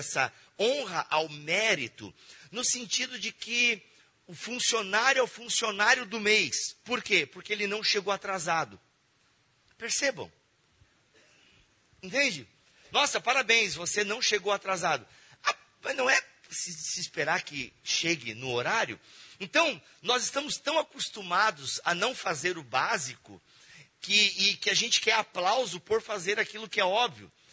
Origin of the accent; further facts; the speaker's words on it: Joinville, Santa Catarina, Brazil; sou de Joinville, Santa Catarina, casado com a Alexandra, pai da Milene e do Kalel.